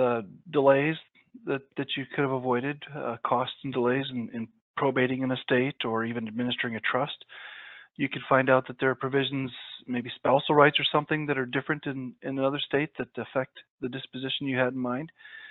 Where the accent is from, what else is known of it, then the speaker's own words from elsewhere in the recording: Iowa, United States; My home state of Iowa, a witness has to be 16 years of age or older.